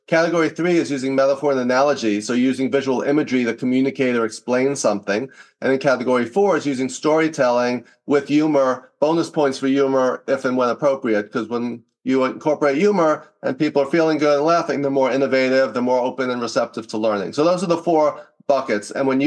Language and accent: English; New York, United States; now in Los Angeles, United States; So I grew up in New York and I worked in advertising for a year. But then I moved to LA and Hollywood, and I worked in a number of different jobs in TV production, casting.